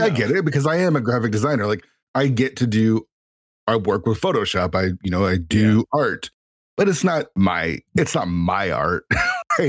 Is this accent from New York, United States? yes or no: no; Seattle, Washington, United States; You know, I grew up in the 90s in the heart of grunge. You know, I'm from the Seattle area.